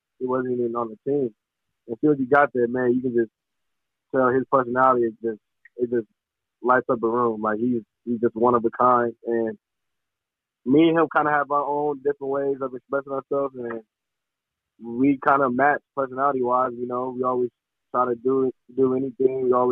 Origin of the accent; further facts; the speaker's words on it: Indianapolis, Indiana, United States; growing up in Indianapolis, I went to a private school, coming up, and then I went to a high school called Lawrence North for 2 years before I ended up making a move to Wasatch.